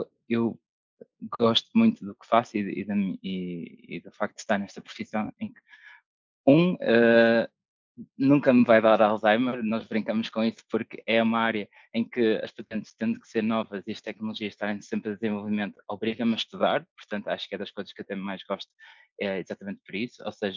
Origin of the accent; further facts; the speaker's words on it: Paredes, Porto, Portugal; escolhe um curso mais perto de casa, sou de Paredes